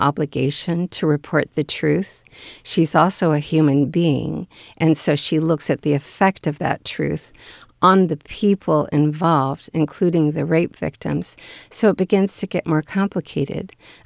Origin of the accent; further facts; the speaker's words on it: Bakersfield, California, United States; the newspaper where I grew up in Bakersfield.